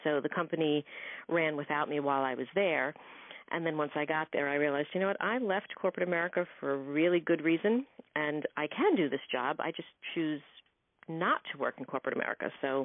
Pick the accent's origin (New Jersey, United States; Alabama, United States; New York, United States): New York, United States; I grew up all over Long Island, so pretty far east and pretty far west. So I'm a Long Islander.